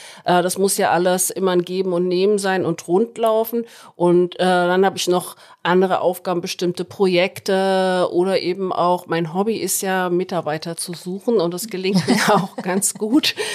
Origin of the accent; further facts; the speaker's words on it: Butzbach, Hesse, Germany; Nein, ich komme aus Hessen, aus Butzbach.